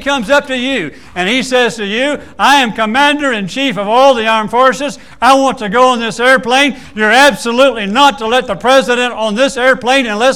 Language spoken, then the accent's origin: English; Fort Myers, Florida, United States; Cheryl and I grew up in Fort Myers, Florida. Fort Myers, Florida is on the Gulf Coast.